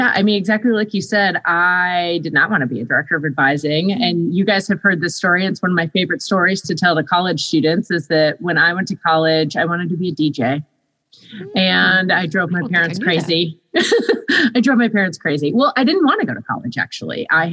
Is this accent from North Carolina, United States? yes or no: no; Buffalo, New York, United States; And I'm from Buffalo, New York. And so I was like, okay, I'll move back home.